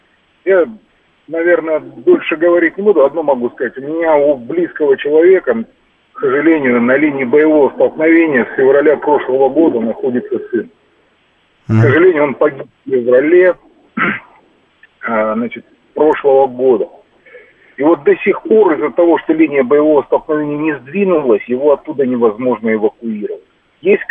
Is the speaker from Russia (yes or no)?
yes; Moscow, Russia; я из Москвы.